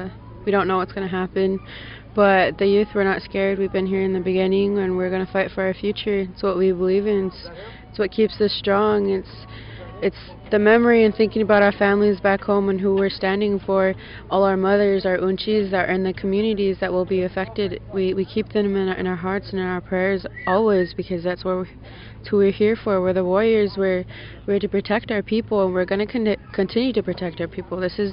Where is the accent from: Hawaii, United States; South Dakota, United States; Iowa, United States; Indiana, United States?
South Dakota, United States; Cheyenne River; Cheyenne River.